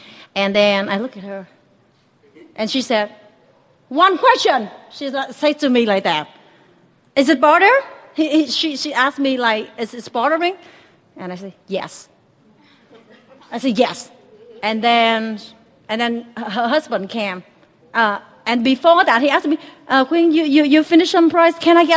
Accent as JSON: {"language": "English", "country": "Vietnam", "said": "for those who do not know me. I'm from Vietnam."}